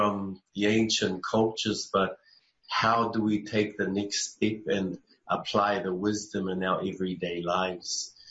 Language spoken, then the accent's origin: English; New Zealand; I'm from the South Pole. I'm Maori. I'm a man.